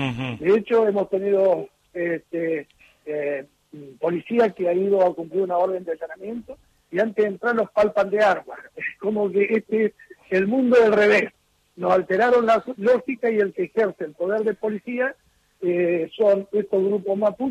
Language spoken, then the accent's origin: Spanish; San Martín de los Andes, Neuquén, Argentina; born there; Yo soy nacido en San Martín de los Andes, y mi padre me tuvo que anotar en Junín de los Andes.